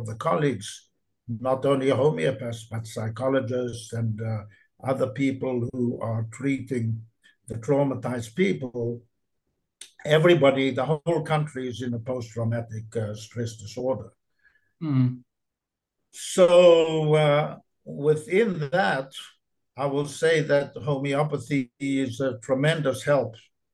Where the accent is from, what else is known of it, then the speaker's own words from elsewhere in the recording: Israel; Nevertheless, I am from Israel, and I had a seminar there last month.